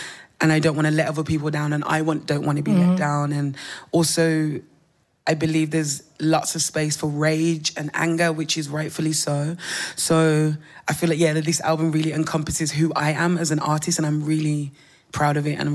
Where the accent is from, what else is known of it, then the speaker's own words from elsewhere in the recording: Birmingham, West Midlands, United Kingdom; now in Berlin, Germany; Absolutely, I'm from Birmingham and I've moved around a little bit